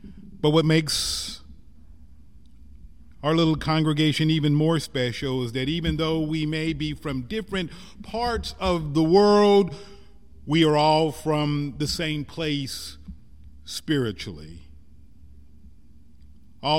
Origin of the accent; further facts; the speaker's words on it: Missouri, United States; accent: Missouri; I suspect I probably lost a lot of my Missouri accent, but I haven't lost a lot of the Missouri that is inside of me, at least that part of southwest Missouri where I grew up.